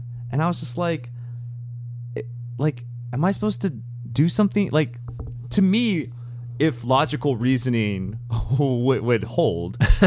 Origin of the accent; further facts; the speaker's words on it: Memphis, Tennessee, United States; It's weird because, like, growing up in Memphis, there's not really, like, a 7-Eleven that people would hang out at.